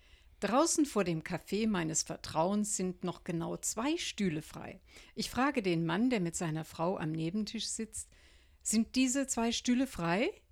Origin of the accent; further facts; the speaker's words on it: Rhineland, Germany; Also ich bin auch keine Berlinerin. Ich bin aus dem Rheinland.